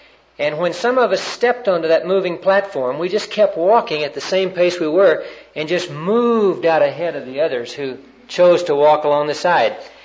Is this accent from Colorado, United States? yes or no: no; Texas, United States; Well, I am a Texan, but I'm a deflated Texan.